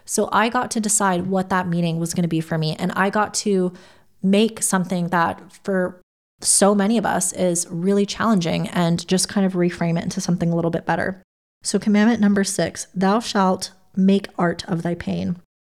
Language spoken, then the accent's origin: English; United States; now in United Kingdom; Like, I'm in Scotland, but I'm American, obviously.